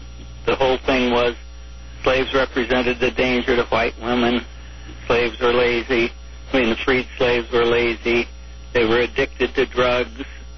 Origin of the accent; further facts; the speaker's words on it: Arizona, United States; For instance, in Arizona, my home state, it's impossible